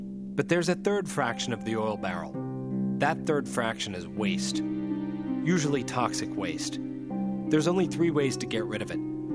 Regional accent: Louisiana, United States; Growing up in Louisiana, in history class, everyone watches a film called The Louisiana Story.

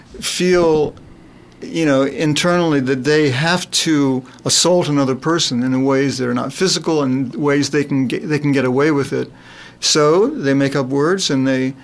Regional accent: Maryland, United States; I can remember being out on this little lawn in front of the house where I grew up in Maryland

